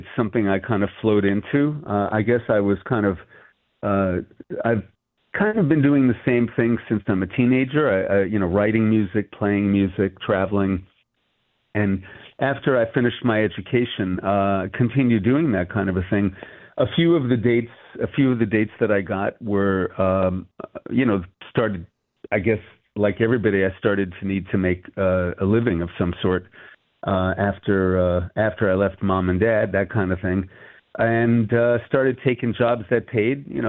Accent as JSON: {"language": "English", "town": "New York City", "region": "New York", "country": "United States", "said": "I'm from New York City, so I just, rented a room here and there, and just kept my expenses down."}